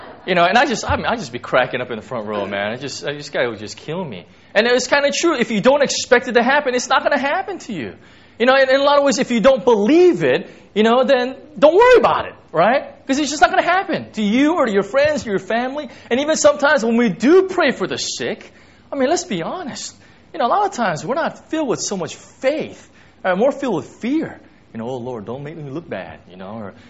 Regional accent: United States; you know, I'm American especially

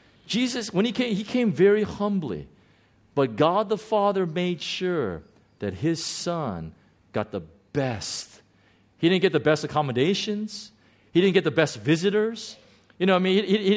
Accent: United States; I had no idea what their names were, you know, as an American.

